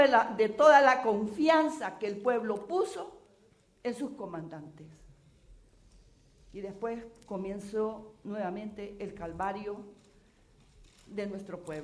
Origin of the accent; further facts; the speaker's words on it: El Salvador; Yo, en nombre de mi pueblo, quiero agradecerles mucho ese corazón grande que tienen, que yo lo sé que en su momento se volcaron en solidaridad por el Salvador.